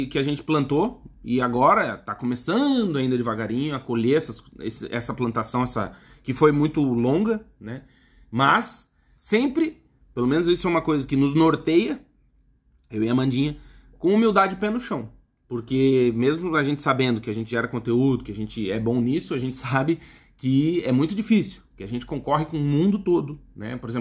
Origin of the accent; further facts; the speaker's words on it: Alegrete, Rio Grande do Sul, Brazil; born there; Eu nasci lá no Alegrete, lá nos fundos, morei no Brasil a vida inteira, não sou um cara de família rica.